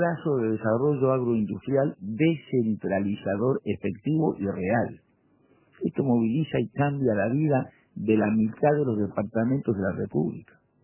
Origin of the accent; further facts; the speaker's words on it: Uruguay; marchábamos los uruguayos todos